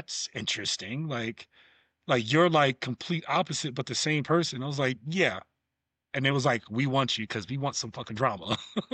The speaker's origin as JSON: {"language": "English", "region": "New York", "country": "United States", "said": "Because I'm a New Yorker, we adapt, we adjust. And so that's one thing, like, New Yorkers are chameleons."}